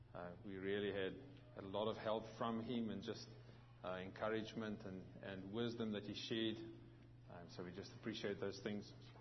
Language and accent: English; South Africa; moved away as an adult; now in New Zealand; I grew up in South Africa, was born in South Africa, and moved to New Zealand about 10 years ago.